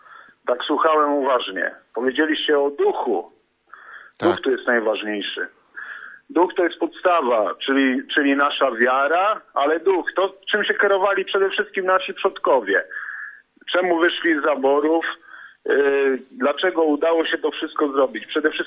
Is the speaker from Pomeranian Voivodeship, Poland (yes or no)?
yes; Pomeranian Voivodeship, Poland; now in Rzeszów, Poland; tak jak u nas na Kaszubach, ludzie pobożni i patrioci wielcy